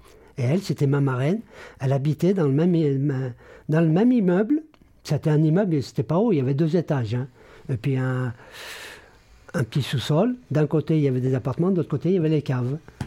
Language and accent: French; Saint-Hilaire-du-Touvet, Auvergne-Rhône-Alpes, France; born there; Je suis né à Saint-Hilaire-de-Touvet … Et je suis né le 8 juin 1950 à Saint-Hilaire-de-Touvet